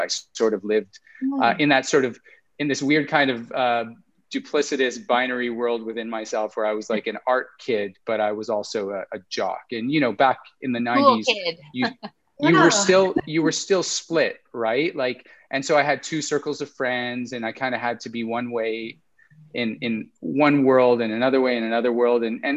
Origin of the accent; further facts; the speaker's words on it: Alberta, Canada; I grew up in Alberta to boot, which has its own sort of characteristics.